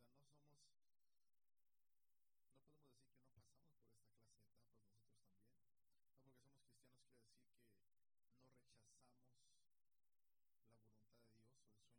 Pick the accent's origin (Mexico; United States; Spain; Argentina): United States; yo crecí en Estados Unidos, pero yo tengo muchas inseguridades con mi inglés y más con el español. Creo que hablo un español como, pues yo digo, sí, hablo un español como medio raro, porque meto muchas palabras como Spanglish, ¿no?